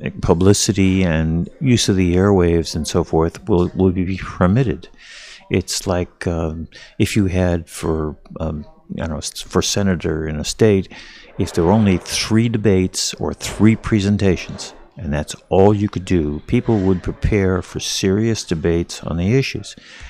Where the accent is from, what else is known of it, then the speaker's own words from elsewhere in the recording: Arizona, United States; in Washington or in my home state of Arizona